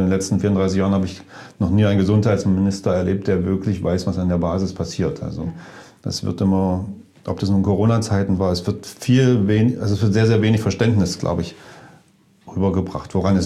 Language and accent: German; Dessau, Saxony-Anhalt, Germany; born there; Also ich komme, eigentlich bin ich geboren in Sachsen-Anhalt. Ich bin in Dessau geboren.